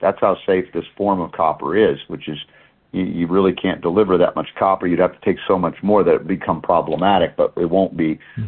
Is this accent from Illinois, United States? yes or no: no; Georgia, United States; When I grew up in Georgia, I think, you'll remember this, Lithia Springs was named because it was lithium that was rich in the water